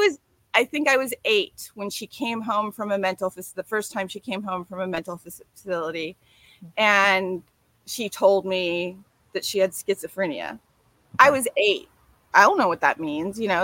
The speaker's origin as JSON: {"language": "English", "town": "San Leandro", "region": "California", "country": "United States", "tie": "born there", "said": "And I was born in Bay Area, San Leandro."}